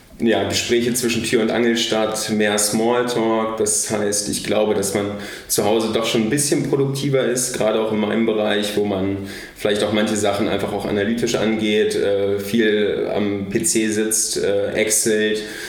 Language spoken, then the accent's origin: German; Lower Saxony, Germany; now in Kassel, Germany; Ich komme hier aus der Ecke. Also ich bin in Südniedersachsen in einem kleinen, beschaulichen Dorf groß geworden